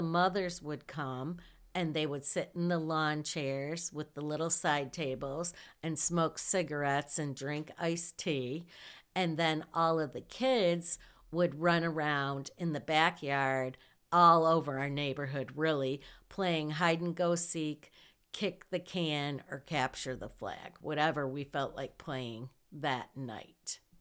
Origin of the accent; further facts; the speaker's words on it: Hillsdale, United States; I grew up in Hillsdale in a small town, and we lived in a small neighborhood, and we had a large yard.